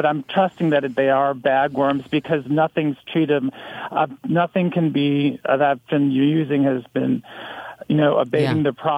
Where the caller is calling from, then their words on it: Nacogdoches, Texas, United States; Well, I'm calling from Nacogdoches.